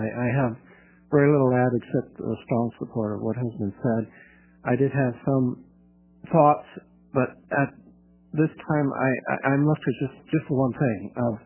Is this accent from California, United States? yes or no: no; Oregon, United States; As a personal note, I grew up in Oregon with a promise of hatcheries